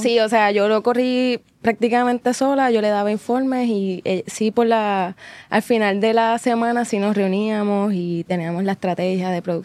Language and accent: Spanish; Naranjito, Puerto Rico; soy de Naranjito, me crié allá.